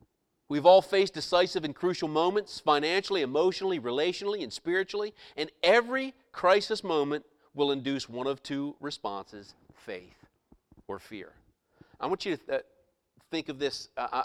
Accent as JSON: {"language": "English", "region": "Chesapeake Bay", "country": "United States", "tie": "born or raised there", "said": "I was raised on the Chesapeake Bay, and so for several years I actually made my living as a waterman, crabbing and oystering"}